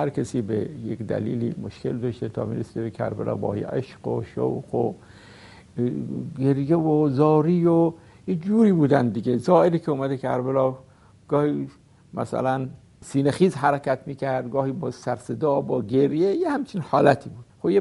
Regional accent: Karbala Governorate, Iraq; خب طبیعتاً ما در اینجا بزرگ شدیم، یه مقدارم که دست راست و دست چپ تشخیص دادیم، دیگه حرم رفتیم، این حرم اون حرم بین الحرمین، بچگیمون در اینجا بود

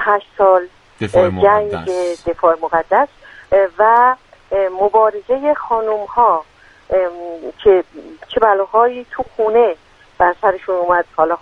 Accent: Shiraz, Fars, Iran; also born or lived in Abadan; اصالتاً شیرازیم.

